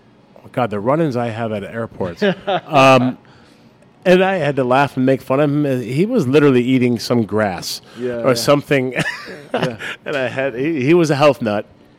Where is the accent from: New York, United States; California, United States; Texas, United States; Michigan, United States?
New York, United States; Buffalo; Not from Buffalo, not my hometown, not anything like that.